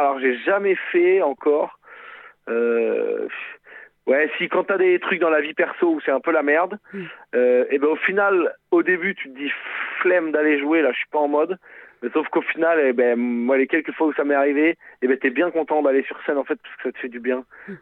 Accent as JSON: {"language": "French", "town": "Poitiers", "region": "Nouvelle-Aquitaine", "country": "France", "said": "Donc, je viens de Poitiers, c'est le même niveau de ville, je peux me permettre de vanner tranquillement."}